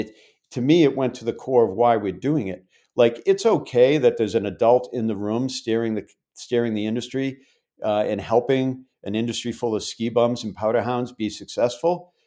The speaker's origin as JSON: {"language": "English", "town": "Waterville Valley", "region": "New Hampshire", "country": "United States", "said": "And when I'm in Europe and I say, where are you from? And I say Waterville Valley, people know where Waterville Valley is."}